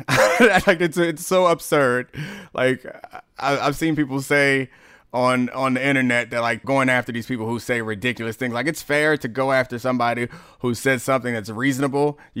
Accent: Baltimore, Maryland, United States; now in Washington, United States; I grew up in Baltimore and I played for the Ravens.

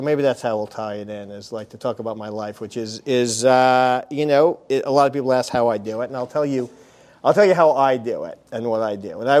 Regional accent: Long Island, New York, United States; now in Los Angeles, United States; It actually was not until I grew up in Long Island, and it was not until moving to L.A. that I had a rabbi who didn't wear a dress.

